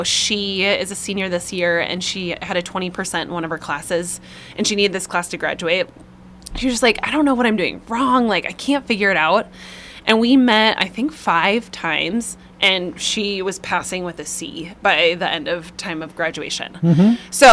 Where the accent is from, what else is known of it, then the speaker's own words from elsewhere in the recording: Red Wing, Minnesota, United States; From good old Red Wing, Minnesota.